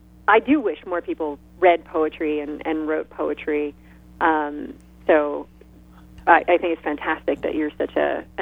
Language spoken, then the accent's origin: English; Omaha, Nebraska, United States; and then I will go back to my hometown of Omaha